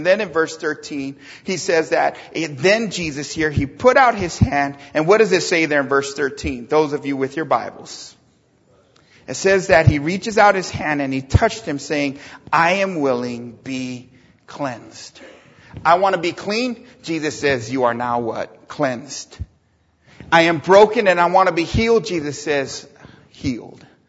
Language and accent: English; California, United States; Growing up in Southern California, we always heard it, only you can start forest fires, right?